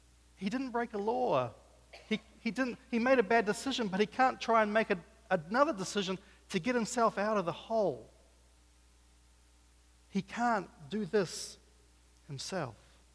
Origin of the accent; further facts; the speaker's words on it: Papua New Guinea; And I've seen when I grew up in Papua New Guinea